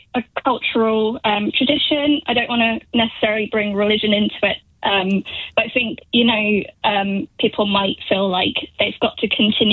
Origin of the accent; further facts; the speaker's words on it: United Kingdom; born there; So I'm born British, but with Pakistani heritage